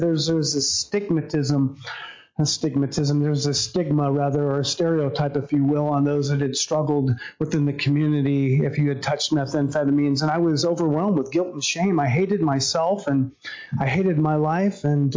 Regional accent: Sweet Home, Oregon, United States; So I'm 50, and I grew up in Sweet Home. I've lived in the Valley my whole life.

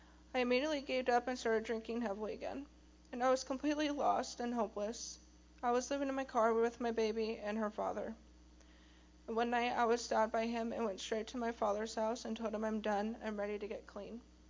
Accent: Tacoma, Washington, United States; I'm 26 years old, and I grew up in Tacoma, Washington, and I have an older brother and sister.

